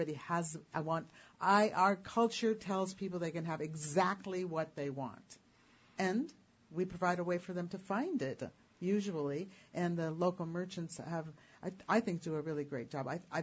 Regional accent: Haines, Alaska, United States; And also, I recognize, too, that growing up in Haines, that I have a different perspective on buying things

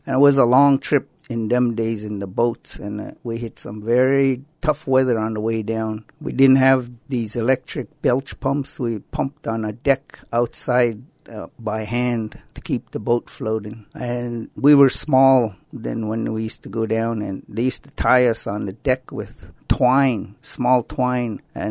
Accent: Klukwan, Alaska, United States; I come from the Thunderbird House in Klukwan.

